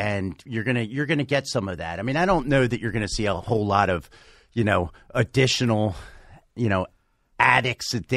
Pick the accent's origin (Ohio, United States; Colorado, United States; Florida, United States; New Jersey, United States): New Jersey, United States; I'm from New Jersey.